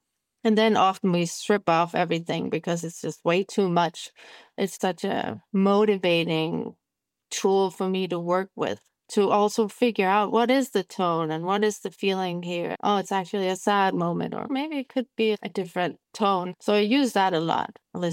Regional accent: Kolding, Southern Denmark, Denmark; also born or lived in Germany; My dad is Danish, my mom's German. And then I was raised in Kolding, which is a city in the mainland of Denmark, 60,000 people at the time. And yeah, when I was 17, I had enough of that life and moved to Copenhagen.

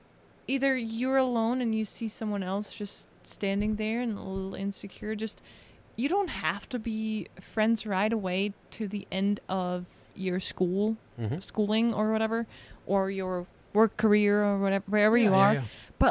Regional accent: Germany; We start in English and she's like, Austria. And I'm like, hey, I'm from Germany. And then we switched to German immediately.

